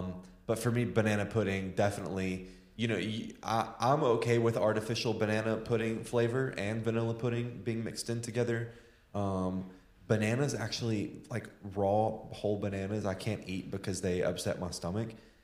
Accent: the South, United States; I mean, growing up in the South, as most Southerners

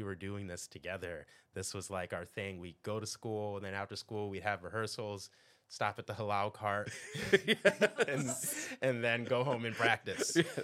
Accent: Philadelphia, Pennsylvania, United States; I grew up here in Philly. I consider myself privileged having done so, growing up in the Alleyne section of the city.

